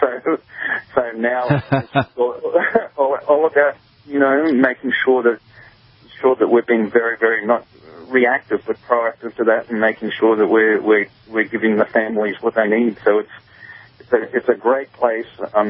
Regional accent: Australia; moved away as an adult; I was born and raised in Australia, spent my first, did my training there, spent my first 20-odd years there, and then left and traveled around quite a lot.

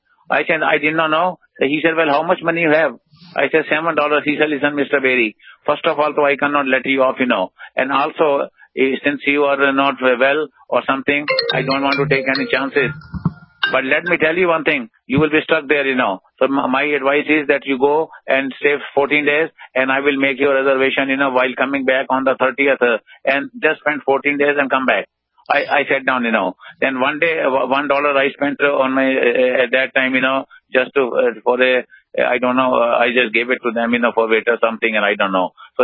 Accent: India; born there; I was born in India, and I was born into the very wealthy family.

